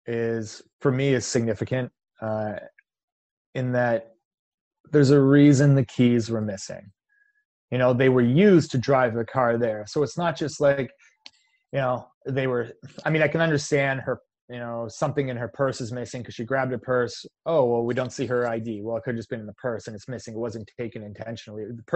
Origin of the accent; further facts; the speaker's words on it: Canada; A kilometer, because I'm Canadian, right?